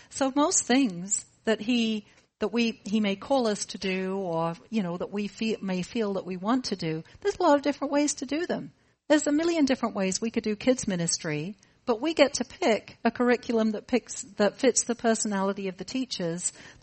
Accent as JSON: {"language": "English", "region": "England", "country": "United Kingdom", "said": "I know we're Midwestern. I'm English."}